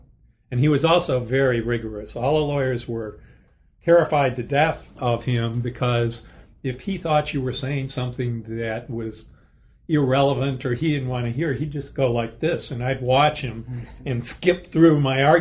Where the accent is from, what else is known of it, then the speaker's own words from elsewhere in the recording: Chicago, Illinois, United States; I grew up in the Chicago area. I had never really been in the South.